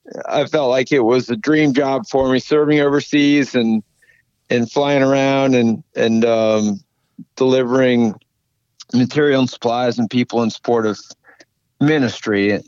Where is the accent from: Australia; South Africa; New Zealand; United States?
United States; Orange, California; born there; I was born in Orange, California, Orange County, a suburb of Los Angeles area.